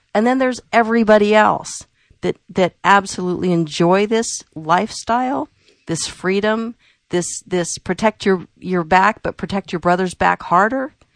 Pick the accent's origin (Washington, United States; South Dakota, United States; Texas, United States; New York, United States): South Dakota, United States; born there; because I was born in South Dakota, and I'm related to, I think, everybody in South Dakota.